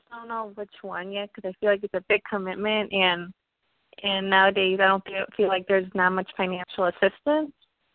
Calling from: Connecticut, United States; June 19, 1992, and I'm from Connecticut.

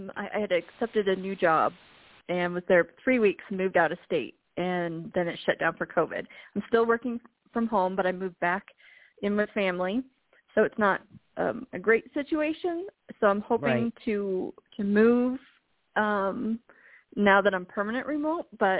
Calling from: Colorado, United States; from Colorado.

